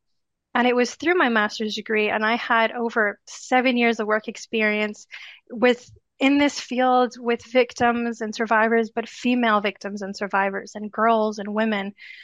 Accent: Ottawa, Ontario, Canada; please come to my hometown in Ottawa, Canada, and teach us about this.

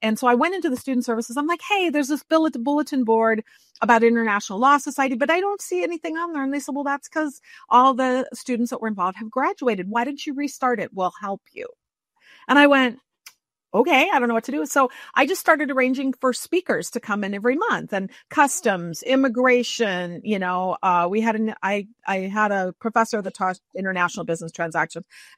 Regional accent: Minnesota, United States; And I love the water growing up in Minnesota.

